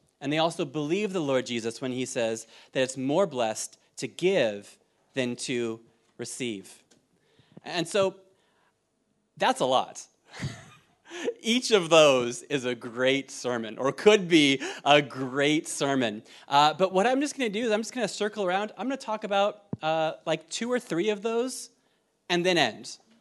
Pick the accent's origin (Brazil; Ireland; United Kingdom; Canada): Ireland; moved away; And I say this, I'm gonna say this next thing, as an Irish citizen. I love this country. I've been here 14 years. I'm a citizen. My kids are a citizen. My wife's a citizen. But can I say, like, in Ireland, we know about bad leadership.